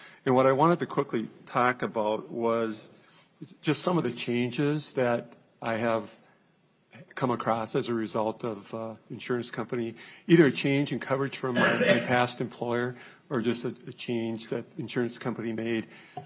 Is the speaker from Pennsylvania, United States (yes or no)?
no; Crosby, Minnesota, United States; I'm 62 years old, and I'm from Crosby, Minnesota, and retired.